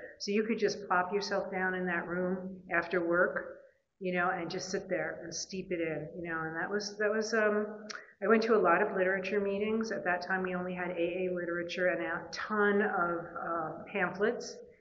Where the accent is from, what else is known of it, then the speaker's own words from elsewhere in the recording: Brooklyn, New York, United States; still a compulsive overeater. I'm from Brooklyn, New York. I'm from Brooklyn, New York.